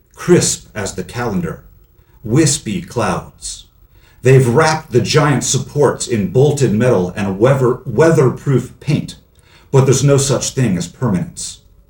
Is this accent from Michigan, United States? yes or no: no; Virginia Beach, Virginia, United States; So where I grew up in Virginia Beach was kind of across the street from an old horse farm.